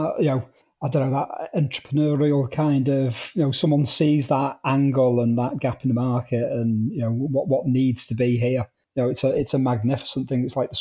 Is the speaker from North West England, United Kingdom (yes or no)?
yes; Wigan, North West England, United Kingdom; I did quite a bit of my growing up in Wigan, and that was the local big local sports shop in Wigan town centre.